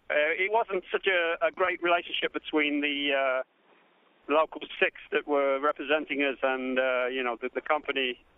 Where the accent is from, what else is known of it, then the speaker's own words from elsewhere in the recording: United Kingdom; As you can probably tell, I'm British